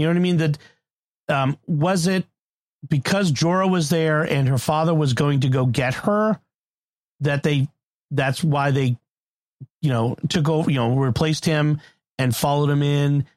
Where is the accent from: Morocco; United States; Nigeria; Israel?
United States; I've read a lot of military history because I'm a American man over the age of 35, and that's required.